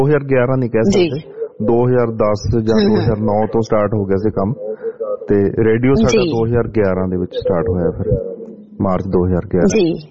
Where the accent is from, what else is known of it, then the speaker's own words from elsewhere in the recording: Hoshiarpur, Punjab, India; ਅਸੀਂ ਇਕੱਠੇ ਅਸੀਂ ਪਟਿਆਲੇ ਇੱਥੇ ਆਏ ਸੀ, ਇਹ ਨਵੇਂ ਸ਼ਹਿਰ ਤੋਂ ਸੀ ਤੇ ਮੈਂ ਹੁਸ਼ਿਆਰਪੁਰ ਤੋਂ